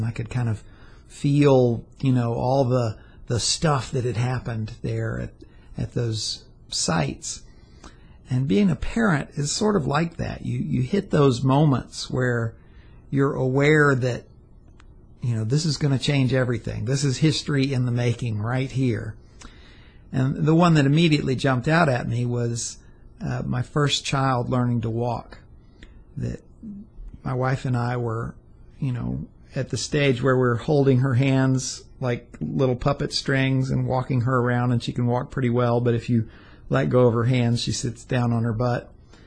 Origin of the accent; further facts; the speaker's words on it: the South, United States; I was a history major in college, and I grew up in the South